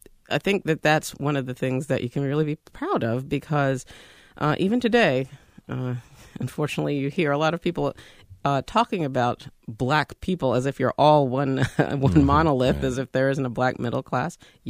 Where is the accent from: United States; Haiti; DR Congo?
United States; Durham, North Carolina; I'm very proud to have that as my hometown, and I still live here